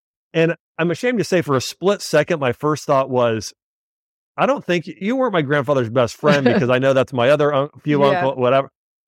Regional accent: Ohio, United States; so I grew up in Ohio.

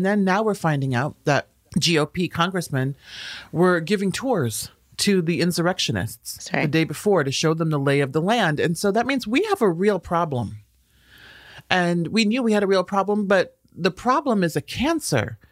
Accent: Haiti; I'm from Haiti, as people know.

